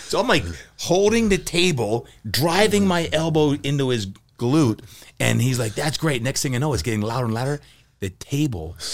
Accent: New Jersey, United States; I grew up in New Jersey, youngest of eight kids, and then went down.

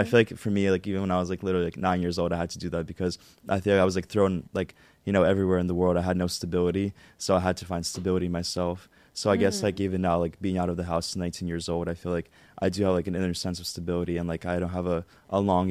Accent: Moscow, Russia; So I feel like even you're from Pennsylvania, I'm from Moscow, like Logan, he's from Mississippi

